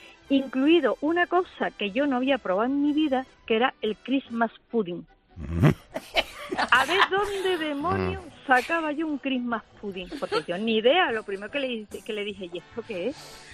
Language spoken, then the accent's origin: Spanish; Huelva, Andalusia, Spain; yo soy de Huelva, vivía en Huelva, tenía un hijo